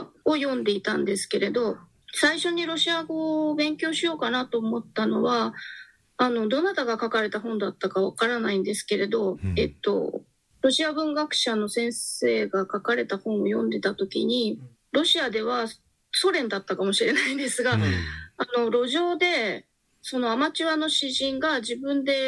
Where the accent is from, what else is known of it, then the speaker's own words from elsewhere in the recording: Kitakyushu, Fukuoka, Japan; 私は、ご紹介いただいた通り、北九州で、生まれ育ちまして